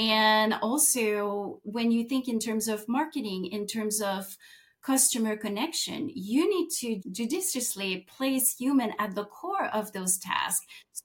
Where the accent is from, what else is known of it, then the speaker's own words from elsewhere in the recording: Quebec, Canada; born there; first language French; English is a second language; I was born in Saguenay-Lac-Saint-Jean with parents that only spoke French, and I speak from that specific experience.